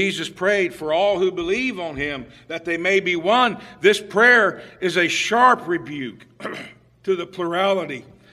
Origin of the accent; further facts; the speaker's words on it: Ohio Valley, United States; or at least I come from the Ohio Valley, we called it the valley.